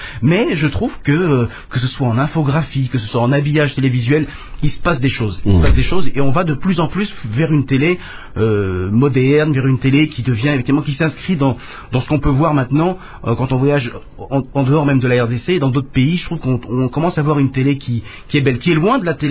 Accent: France; moved away as an adult; Moi, il se trouve que je suis né en France, donc j'ai grandi là-bas.

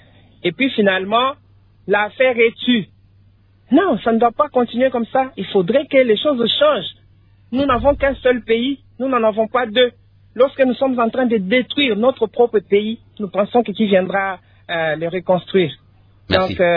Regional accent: Kongo Central, DR Congo; on dit ici, chez nous, au Congo central

